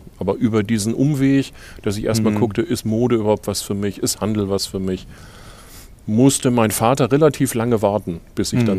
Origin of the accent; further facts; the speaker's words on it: Elmshorn, Schleswig-Holstein, Germany; Ja, also ganz genau 20 Kilometer weg in Itzehoe. Das lag, glaube ich, an dem Krankenhaus damals. Ich hatte da keine Mitsprache, aber bin hier in dieser Kleinstadt groß geworden.